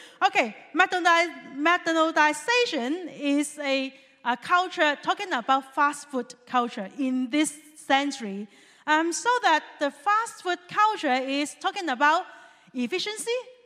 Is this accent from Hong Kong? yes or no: yes; Hong Kong; English is a second language; moved away; Hi. I'm from Hong Kong, and I have been here for around 1 year. So that if my English is not very good, please be patient and listen.